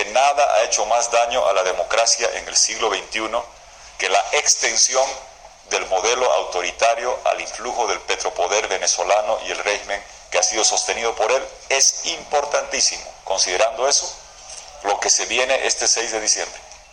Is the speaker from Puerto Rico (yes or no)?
no; Bolivia; vengo de Bolivia